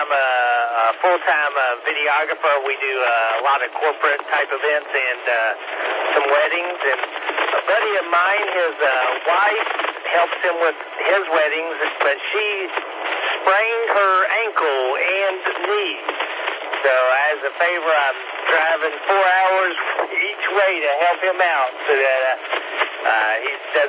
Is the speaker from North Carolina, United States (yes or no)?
yes; Wilmington, North Carolina, United States; now in Connecticut, United States; I think most of my family, we all grew up in Wilmington, North Carolina. And then my parents moved us up to Connecticut.